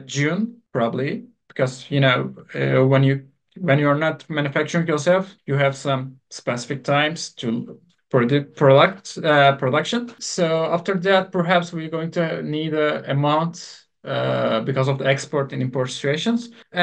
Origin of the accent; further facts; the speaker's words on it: Turkey; English is a second language; just born and raised in Turkey, so I don't have English accents.